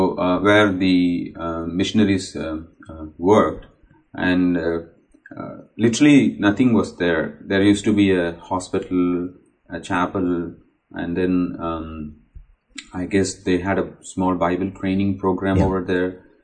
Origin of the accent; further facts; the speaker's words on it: India; Because being an Indian, when I go out of my state, I'm not able to connect with other people because I don't know Hindi.